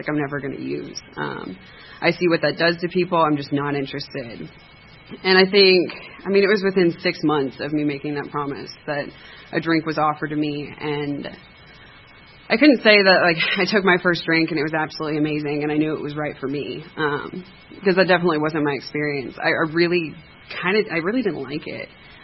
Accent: Atlanta, Georgia, United States; I was born and raised in Atlanta, in Cobb County, actually.

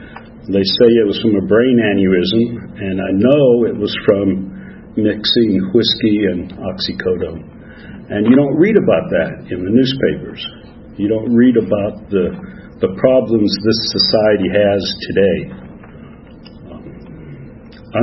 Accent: Phoenix, Arizona, United States; also born or lived in Tucson; I was born in Tucson, Arizona, raised in Phoenix, Arizona, and grew up in Flagstaff, Arizona.

